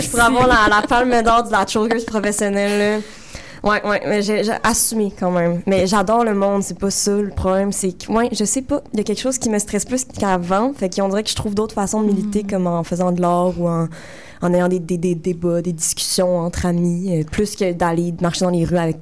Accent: Montreal, Quebec, Canada; Moi, je viens de Montréal, de l'hôpital Sainte-Justine, d'Outremont. mais je viens d'une famille d'artistes, je vais le dire de même. Ouais, je viens d'une famille d'artistes, d'une mère écrivaine, d'un père musicien.

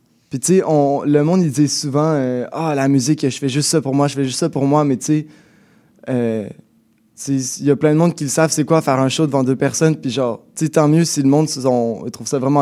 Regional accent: Quebec City, Quebec, Canada; Ah, excusez, je viens de Québec, fait que je dis la bus.

